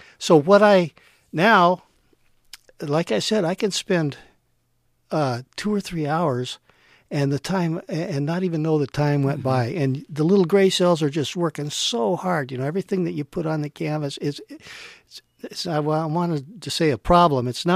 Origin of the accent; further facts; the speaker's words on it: Santa Barbara, California, United States; Santa Barbara.